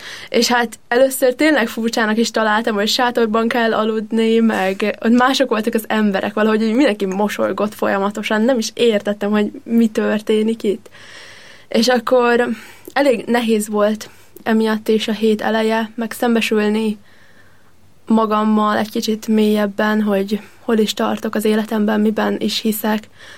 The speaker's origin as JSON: {"language": "Hungarian", "town": "Mosonmagyaróvár", "region": "Győr-Moson-Sopron", "country": "Hungary", "tie": "born or raised there", "said": "Én Mosonmagyaróváron születtem, és ott is nőttem fel. Állami iskolában jártam, de a családomnak mindig fontos volt, hogy ott legyünk a vasárnapi szentmiséken"}